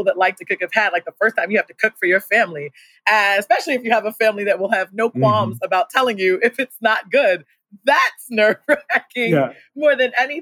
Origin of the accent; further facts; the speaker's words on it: Belize; I'm from Belize.